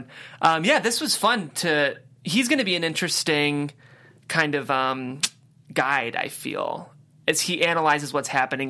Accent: Cleveland, Ohio, United States; I'm from Cleveland.

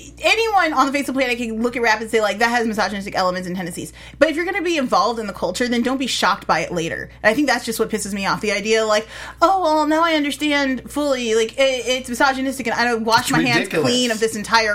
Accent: Chicago, Illinois, United States; And I'm from Chicago, so.

